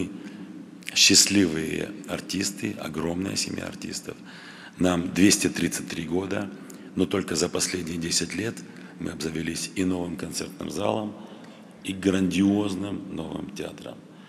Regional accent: Vladikavkaz, North Ossetia–Alania, Russia; Я был недавно у себя на родине, в Владикавказе, и увидел, как моя республика

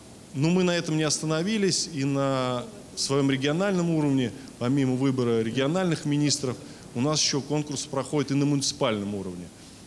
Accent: Nizhny Novgorod Oblast, Russia; я из Нижегородской области.

